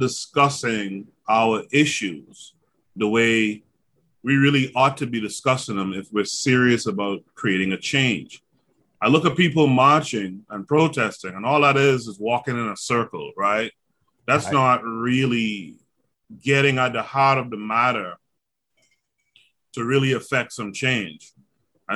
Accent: Bahamas; I'm from the Bahamas. I grew up in a family that was very political.

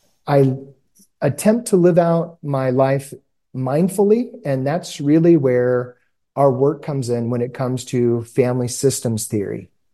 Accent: El Paso, Texas, United States; also born or lived in Dallas; now in Albuquerque, United States; Grew up in El Paso, Texas, and have slowly moved east to Dallas. I've spent most of my life in Dallas.

